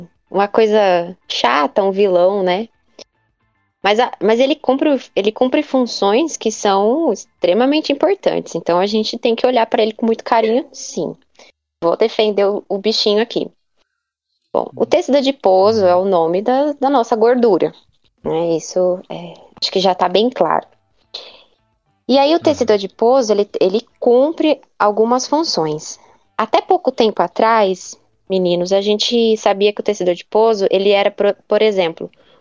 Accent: Presidente Prudente, São Paulo, Brazil; Ah, eu sou de Prudente, né?

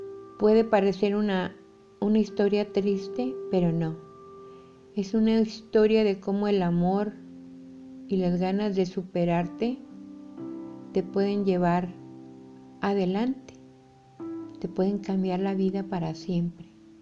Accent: Mexico; soy escritora mexicana.

